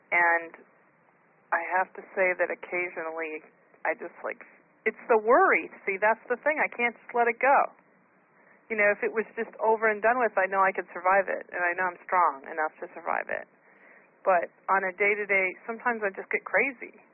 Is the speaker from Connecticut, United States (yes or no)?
no; Louisiana, United States; from Louisiana.